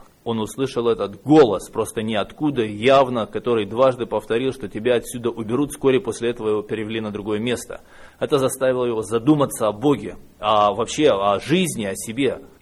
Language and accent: Russian; Narva, Ida-Viru County, Estonia; Я родился в Эстонии, в небезызвестном городе Нарва, там, где образовалась Красная Армия под Нарвой и Псковом. А прожил, в общем-то, там большую часть своей жизни, за исключением пару лет, когда был на Дальнем Востоке